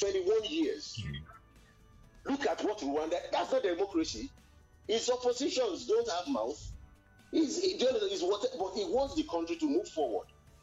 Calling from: Abuja, Federal Capital Territory, Nigeria; I'm calling from Abuja.

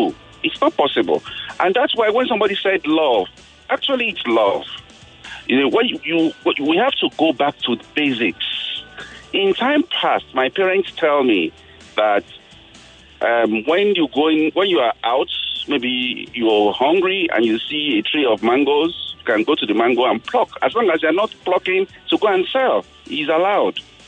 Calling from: Lekki, Lagos, Nigeria; I'm calling from Lekki.

